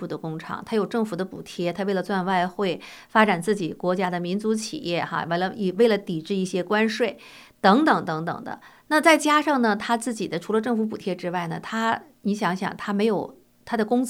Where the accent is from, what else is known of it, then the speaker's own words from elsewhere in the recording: United States; 可是我们美国人呢，我们自己会不会受益？